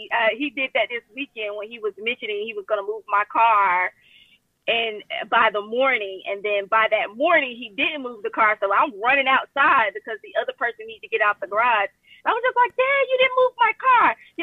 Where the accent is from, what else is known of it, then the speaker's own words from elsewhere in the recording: Atlanta, Georgia, United States; But I'm also originally from Atlanta, Georgia. So I am a little transplant here.